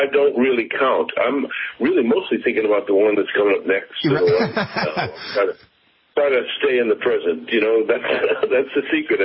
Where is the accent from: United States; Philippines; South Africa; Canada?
United States; Boston, Massachusetts; Yeah, that's right, Randy. I grew up in Boston and, you know, I mean, in a time when sort of everybody was a ragamuffin, to use your word.